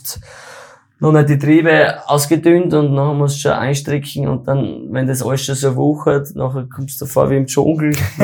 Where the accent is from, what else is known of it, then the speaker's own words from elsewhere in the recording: Styria, Austria; Also bei uns in der Steiermark